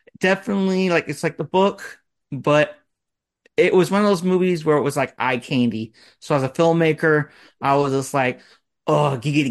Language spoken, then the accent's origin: English; United States; I'm not big into like Southern storylines, even though I'm American.